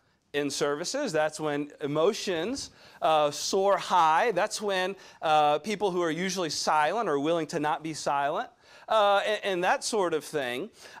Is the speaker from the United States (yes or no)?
yes; Deep South, United States; I'm from the Deep South and the Bible Belt.